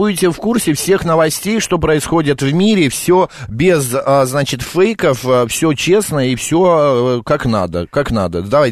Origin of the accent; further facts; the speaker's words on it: Moscow, Russia; мы, москвичи